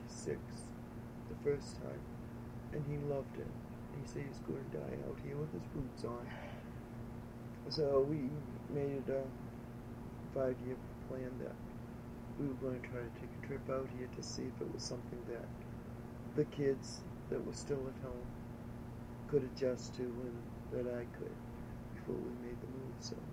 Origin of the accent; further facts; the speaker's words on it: Bridgewater, Massachusetts, United States; now in Farson, United States; Bridgewater, Massachusetts. And it took us 5 days to come out here.